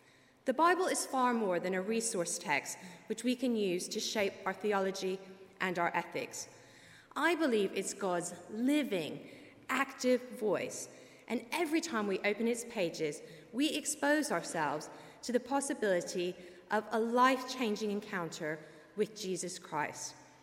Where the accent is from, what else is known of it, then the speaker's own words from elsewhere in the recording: Kentucky, United States; now in United Kingdom; So I'm originally from Kentucky, but I've now lived in England for over 16 years. So I have a bit of a mesh of an accent